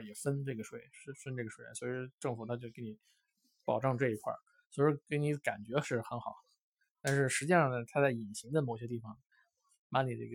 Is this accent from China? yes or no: yes; China; 我们中国人